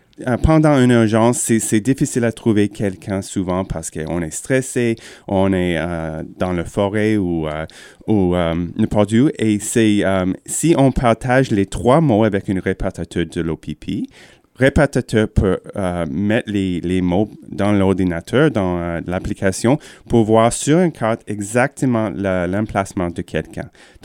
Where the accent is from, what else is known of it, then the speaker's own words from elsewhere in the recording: Windsor, Ontario, Canada; quand j'ai grandi à Windsor et personne n'a les pneus d'hiver là-bas.